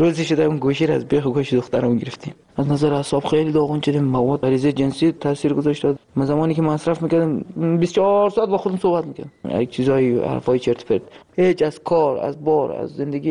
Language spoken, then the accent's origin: Persian; Afghanistan; moved away